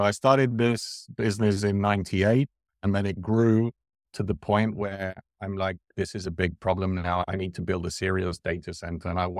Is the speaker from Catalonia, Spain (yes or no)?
yes; Barcelona, Catalonia, Spain; also born or lived in United Kingdom; I grew up between the UK and Barcelona. So my mother's from Barcelona. My father's from London. At the age of 9, I was living in the UK.